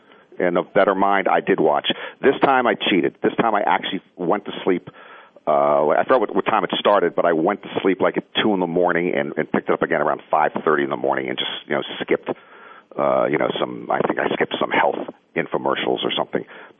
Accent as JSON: {"language": "English", "town": "Washington", "region": "District of Columbia", "country": "United States", "tie": "born or raised there", "said": "I grew up in Washington, D.C., and a guy who actually, at a local sportscaster level, who was ahead of his time, was Warner Wolf"}